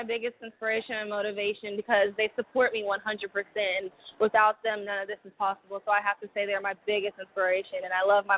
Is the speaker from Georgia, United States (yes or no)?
no; Houston, Texas, United States; I'm from Houston, Texas.